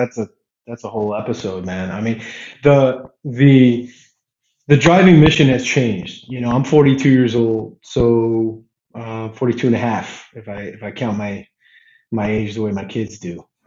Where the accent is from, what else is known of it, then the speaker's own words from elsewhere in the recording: Hayward, California, United States; now in Chicago, United States; I'm originally from Hayward, California, as I like to tell people. I've been in Chicago now since 2002.